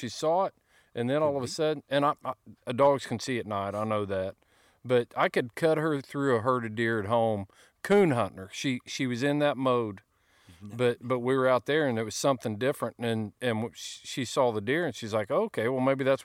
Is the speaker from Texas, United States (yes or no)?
no; Indiana, United States; when I was a kid growing up in Indiana, nobody cared if I was hunting